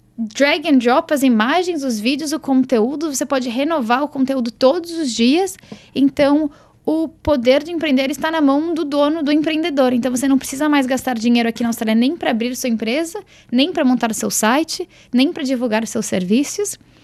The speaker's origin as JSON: {"language": "Portuguese", "country": "South Africa", "tie": "born or raised there", "also_born_or_lived": "Brazil", "said": "Eu nasci no Brasil e com 8 anos de idade meu pai foi transferido para a África do Sul. Então nós fomos a primeira família brasileira a morar naquela cidade."}